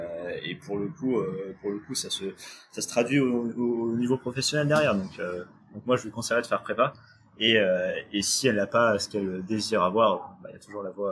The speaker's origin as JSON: {"language": "French", "town": "Trappes", "region": "Île-de-France", "country": "France", "tie": "born there", "said": "je suis né à Trappes, de parents qui n'ont... Enfin, mon père a raté son CAP, ma mère ne lit pas le français"}